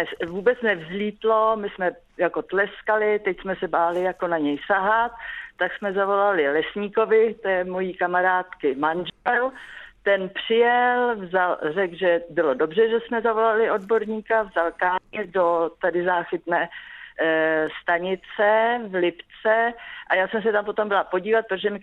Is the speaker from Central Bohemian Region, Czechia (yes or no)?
no; Vimperk, South Bohemian Region, Czechia; Já jsem z Vimperka a tady ve městě jsme našli s manželem při procházce káně